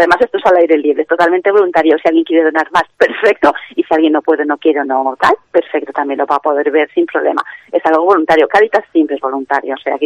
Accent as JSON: {"language": "Spanish", "town": "Zaragoza", "region": "Aragon", "country": "Spain", "said": "yo soy de Zaragoza, ya conocía a la Cáritas que trabajaba allí en mi parroquia"}